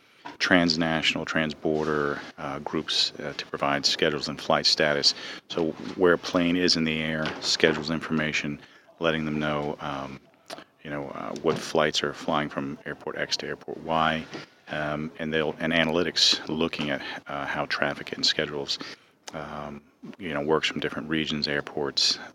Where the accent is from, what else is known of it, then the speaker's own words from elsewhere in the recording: Boston, Massachusetts, United States; I'm from Boston, Massachusetts.